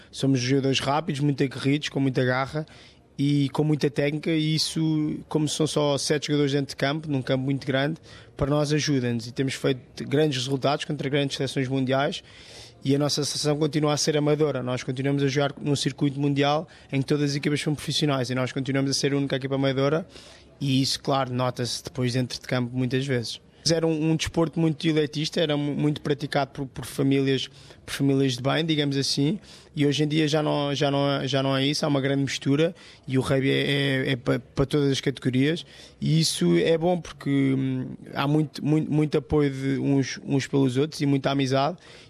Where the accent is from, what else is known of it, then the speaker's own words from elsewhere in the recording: Lisbon, Portugal; Sou de Lisboa, a maior parte dos jogadores são todos de Lisboa